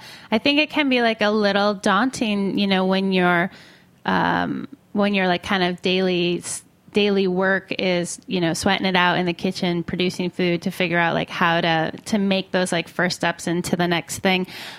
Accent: Michigan, United States; What? My home state. I feel like my mom made me pick plenty of blueberries.

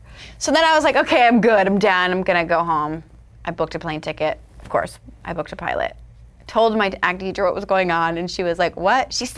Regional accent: New York, United States; now in Los Angeles, United States; So I came from New York, I was like working consistently, come to LA and no one gives a shit.

